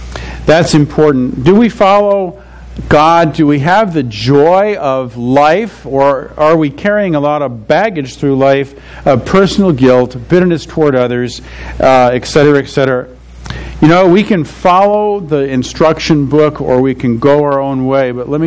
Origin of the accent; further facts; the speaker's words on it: New Jersey, United States; I grew up in New Jersey, and I really enjoyed going down to the Jersey Shore and swimming in the ocean.